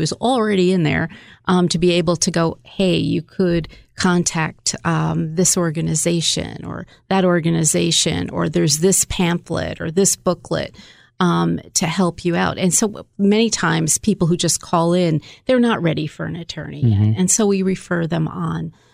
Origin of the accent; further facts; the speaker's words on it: Port Ewen, New York, United States; I am from the Hudson Valley, Port Ewing girl, over Ulster County.